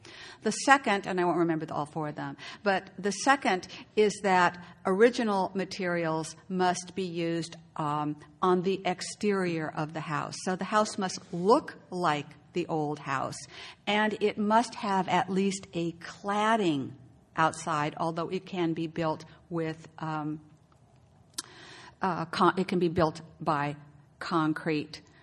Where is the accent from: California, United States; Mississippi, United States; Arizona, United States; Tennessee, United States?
California, United States; And I'm from California, so too cold is under 60, but it gets very cold.